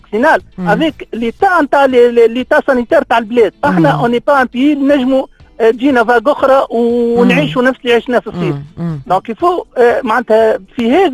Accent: Tunisia; الله يرحمهم اللي جا عندنا في تونس ما عندنا حتى ايتود

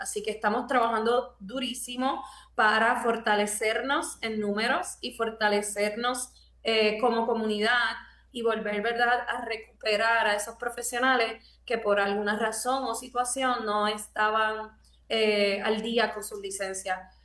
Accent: Puerto Rico; sabemos que todos nosotros como puertorriqueños, pero también como profesionales, hemos pasado momentos muy difíciles

